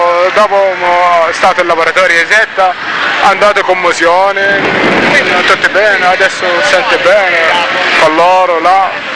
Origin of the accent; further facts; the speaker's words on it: Darfur, Sudan; Italian is a second language; now in Italy; Io sono dal Darfur, io ho partito dall'Egitto, Egitto, Turchia, Italia.